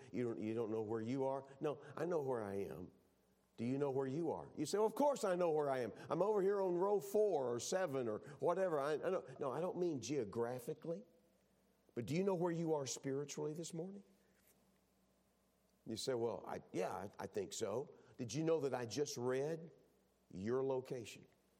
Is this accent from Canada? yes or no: no; Texas, United States; But again, I'm a Texan, and so I kind of, forgive me, you grow up watching the old, you know, Westerns